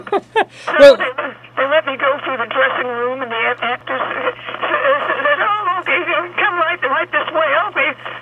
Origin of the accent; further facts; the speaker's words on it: California, United States; I was raised in Southern California, out in the desert.